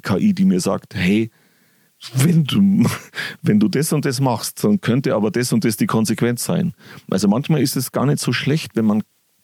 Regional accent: Bavaria, Germany; Ich bin im Bayerischen Wald groß geworden, noch vor Internetzeiten.

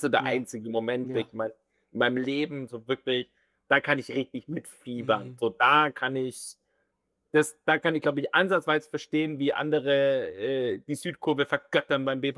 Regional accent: Bavaria, Germany; accent: Franconian; Also klar, der fränkische Akzent ist schon immer mal wieder durchgebrochen, aber der war zum Glück nicht so ganz ausgeprägt.

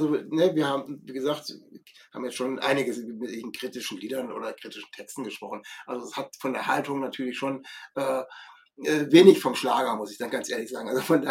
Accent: Kassel, Hesse, Germany; ich kannte das vorher nicht, ich komme aus Kassel.

